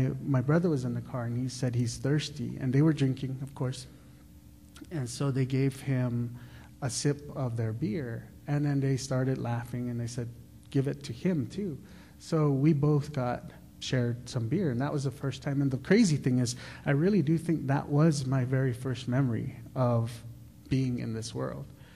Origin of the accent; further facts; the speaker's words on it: White River, Arizona, United States; So I came from and born and raised on the White Mountain Apache Reservation, the Fort Apache Indian Reservation in White River, Arizona. I am full-blooded White Mountain Apache.